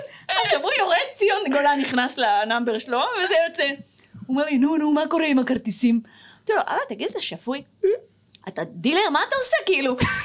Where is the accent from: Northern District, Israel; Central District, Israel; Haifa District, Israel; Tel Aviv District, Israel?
Northern District, Israel; Tiberias; born there; אני נולדתי בטבריה.